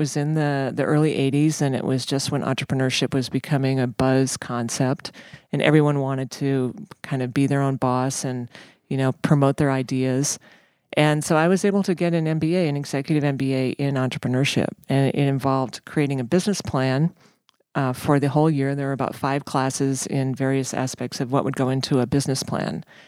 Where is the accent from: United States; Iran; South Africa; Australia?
United States; Kimball, South Dakota; I grew up in Kimball, South Dakota, lived in a two-story, four-square house on Main Street in Kimball.